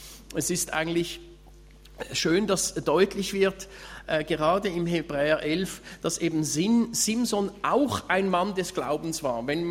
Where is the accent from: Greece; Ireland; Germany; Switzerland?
Switzerland; bei uns in der Schweiz sagt man, ein Eigenbrötler